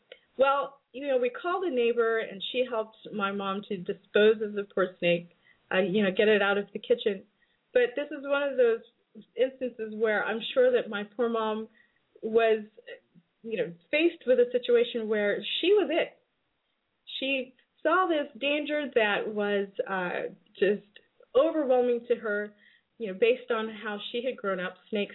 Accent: California, United States; You know, when I grew up here in the United States, things were a little bit different. In Southern California, you do have the rattlesnake

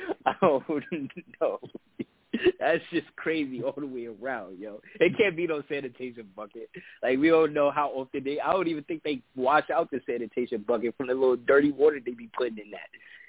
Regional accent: New York City, New York, United States; But, yeah, I've seen a lot in New York, especially on the trains, bitch.

